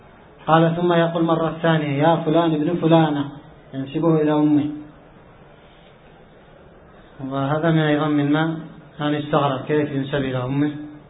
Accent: Yemen; إذن هذه بدعة شامية بدأت من أهل الشام ثم انتقلت، لأن موجودة عندنا في اليمن

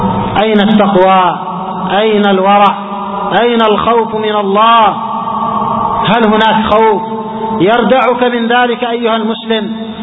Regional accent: Yemen; لا سيما نحن عندنا في اليمن، ربما تمزقت إلى أقسام كثيرة

